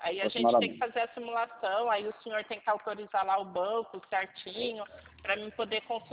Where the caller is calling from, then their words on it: Rio Claro, São Paulo, Brazil; Isso, aqui de Rio Claro.